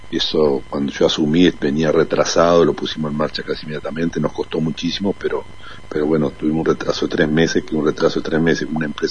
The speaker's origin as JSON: {"language": "Spanish", "town": "Nogoyá", "region": "Entre Ríos", "country": "Argentina", "tie": "born or raised there", "said": "la zona lechera de la provincia es mi ciudad natal, digamos."}